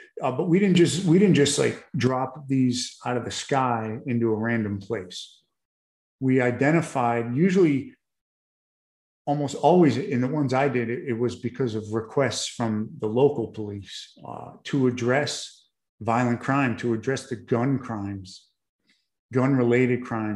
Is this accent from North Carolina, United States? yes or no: no; New York, United States; You know, I was from New York and I had mobster associates up there who would buy guns from me